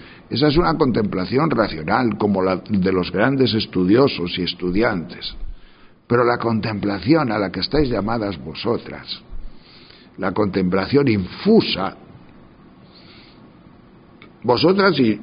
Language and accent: Spanish; Tejerina, Castile and León, Spain; En Tejerina, que es mi pueblo, solo braman las vacas y los toros.